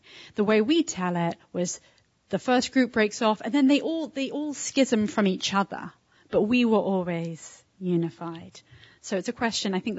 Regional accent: England, United Kingdom; As an English Catholic, I have to profess a lot of ignorance about the history of American Christianity and perhaps America in general.

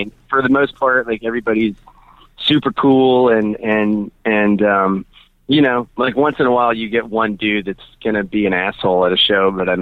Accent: West Virginia, United States; I mean, I'm from West Virginia, right?

